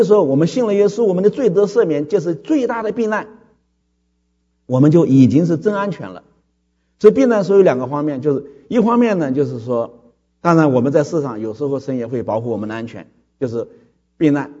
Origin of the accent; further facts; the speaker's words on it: China; 其实我们中国人对什么宗教呢都不够忠诚